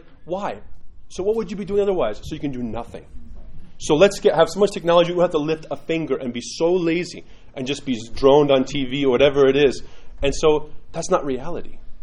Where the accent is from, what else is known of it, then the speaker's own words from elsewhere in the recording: New York, United States; I grew up in New York.